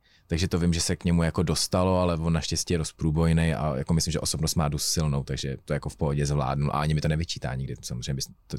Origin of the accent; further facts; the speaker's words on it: Plzeň, Plzeň Region, Czechia; já jsem z Plzně, což není až tak velký město, ale je to velký město.